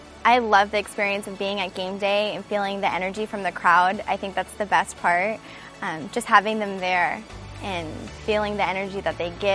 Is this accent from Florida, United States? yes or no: yes; Brooksville, Florida, United States; I'm from Brooksville, Florida, and this is my second season with the Tampa Bay Buccaneer Cheerleaders.